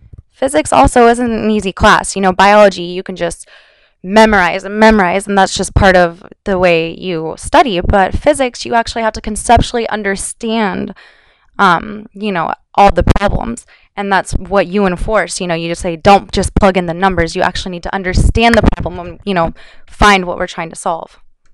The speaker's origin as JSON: {"language": "English", "town": "Redding", "region": "California", "country": "United States", "lives_now": "San Diego, United States", "said": "I am from Redding, California. That is about 10 hours up north, depending on, how fast you drive. I just recently moved here."}